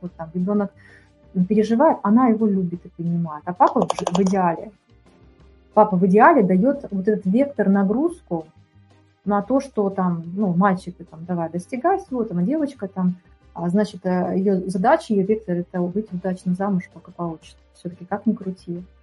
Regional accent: Russia; born there; недаром же я родилась, допустим, не в Пакистане, не в Индии, а здесь, вот, в России

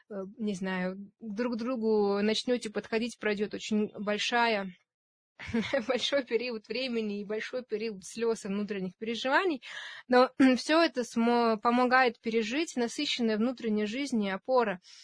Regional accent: Russia; born there; я не знаю, я родилась в России, мне там 25 лет.

